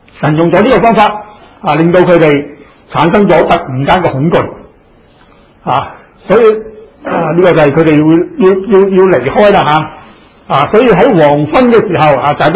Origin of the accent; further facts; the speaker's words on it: China; 呢、這個我哋中國人嘅36計裏面都其中一計嚟嘅